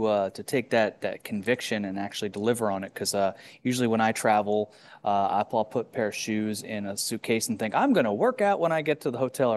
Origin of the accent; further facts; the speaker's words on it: United States; I'm an American cinema goer.